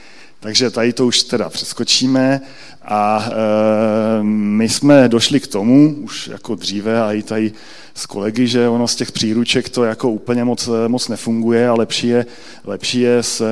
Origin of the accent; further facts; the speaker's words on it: Třebíč, Vysočina Region, Czechia; já jsem z Třebíče, že jo